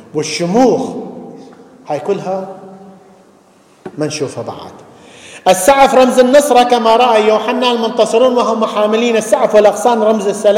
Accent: Iraq; وإحنا ما شاء الله بلدنا العراق، فخرنا العراق

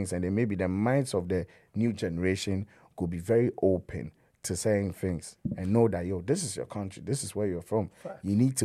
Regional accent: Ghana; English is a second language; That'd be where I'm from Ghana. Definitely the language being instilled in me, you get me?

